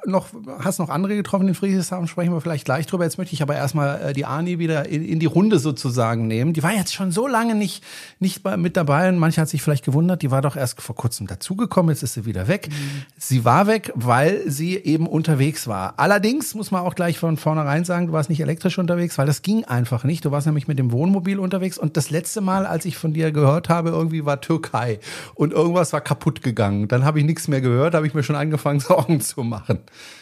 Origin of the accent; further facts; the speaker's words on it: France; ich bin Franzose